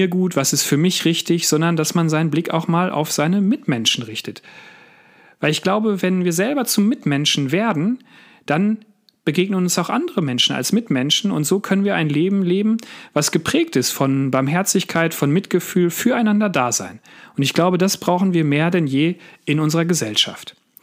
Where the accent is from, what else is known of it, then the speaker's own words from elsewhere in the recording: North Rhine-Westphalia, Germany; Ich bin da zwar groß geworden in der Nachbarstadt